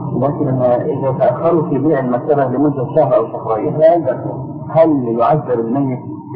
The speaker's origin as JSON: {"language": "Arabic", "country": "Egypt"}